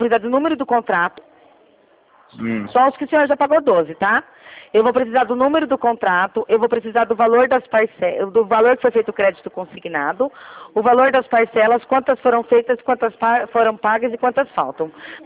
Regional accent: Rio Claro, São Paulo, Brazil; eu sou de Rio Claro, São Paulo.

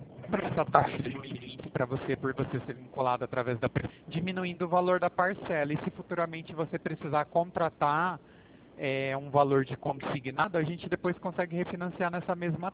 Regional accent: Pirassununga, São Paulo, Brazil; Eu sou de Pirassununga mesmo.

